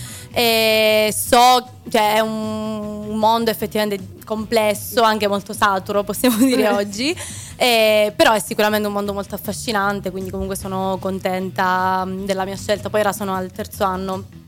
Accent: Barrafranca, Sicily, Italy; ho 22 anni. E vengo da Barrafranca, che è un paesino nel centro Sicilia

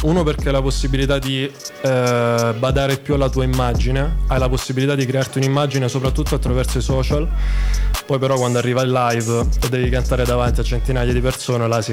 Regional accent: Lecce, Apulia, Italy; now in Milan, Italy; Io abito praticamente qua dietro, vengo da Lecce.

